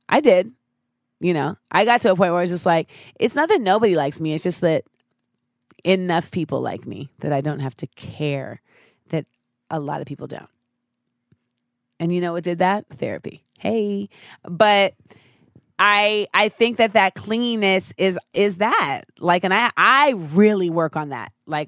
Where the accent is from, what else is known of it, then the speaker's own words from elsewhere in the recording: Orlando, Florida, United States; I always say, growing up in Orlando, people think that it's not racist because they think it's like Disney.